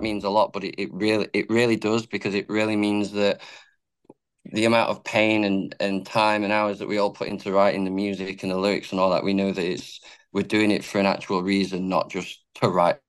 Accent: England, United Kingdom; It's as an English musician, the dream is to get out of England and play.

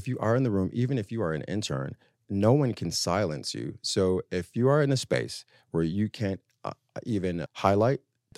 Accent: New York City, New York, United States; But I'm from Harlem.

